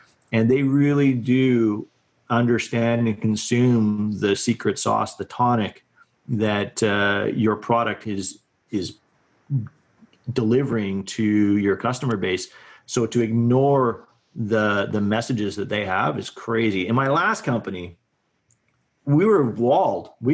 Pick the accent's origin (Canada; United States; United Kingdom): Canada; Vancouver, British Columbia; I'm from Vancouver too.